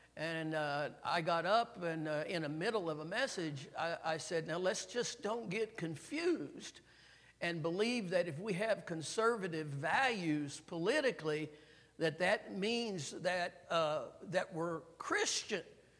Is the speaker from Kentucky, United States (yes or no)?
yes; Owensboro, Kentucky, United States; even though I'm from Owensboro, and so I know what it is to be outside the Bible Belt.